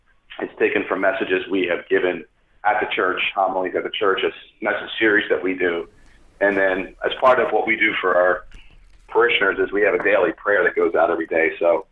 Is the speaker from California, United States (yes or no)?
no; Pennsylvania, United States; So I grew up outside Philadelphia. So big Phillies fan.